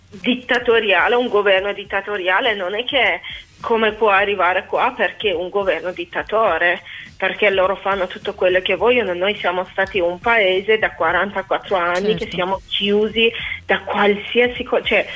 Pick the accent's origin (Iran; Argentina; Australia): Iran; Italian is a second language; Cioè, io come una donna non posso essere una cantante in mio paese, non posso andare in bici. Se voglio uscire dal paese, dall'Iran, devo chiedere permesso da mio marito.